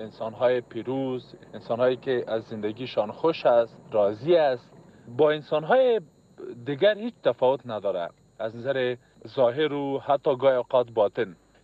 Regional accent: Afghanistan; ما افغان هستیم،

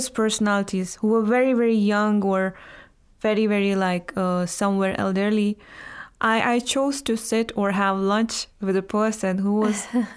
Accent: Jammu and Kashmir, India; Since I come from Kashmir, we don't have that.

